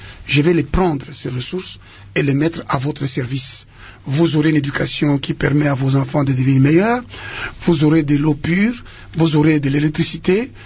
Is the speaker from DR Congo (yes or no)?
yes; DR Congo; Je suis originaire de Malembankulu par mon père et de Bukama par ma mère.